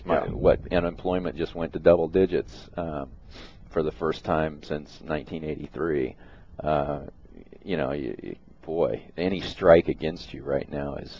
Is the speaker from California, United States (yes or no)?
no; Hutchinson, Kansas, United States; I grew up in Hutchinson